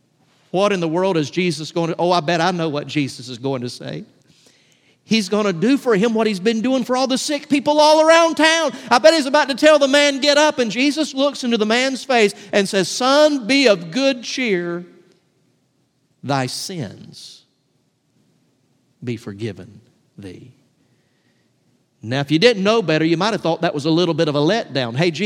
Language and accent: English; Valdosta, Georgia, United States; also born or lived in Atlanta; I was born in Atlanta. I was raised in Valdosta, but for nearly 29 years now, My ministry has been headquartered out of God's country in the city of Blackshear.